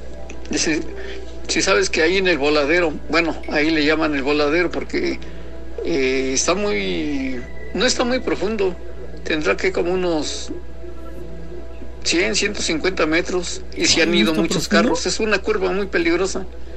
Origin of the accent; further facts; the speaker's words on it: San Pedro Actopan, Mexico City, Mexico; Les voy a compartir algo de mi pueblo, San Pedro Actopan.